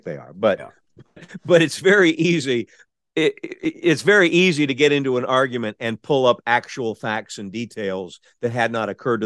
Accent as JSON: {"language": "English", "region": "California", "country": "United States", "said": "Here's my struggle, Kenny, because I came from California."}